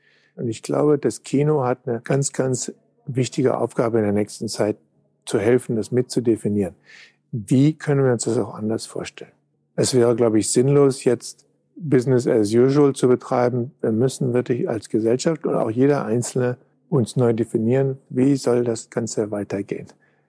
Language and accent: German; Düsseldorf, North Rhine-Westphalia, Germany; Ich glaube, das ist für jeden Menschen entscheidend, von wo aus er seine Reise beginnt. Und ich habe meine Reise begonnen am Ufer des Rheins.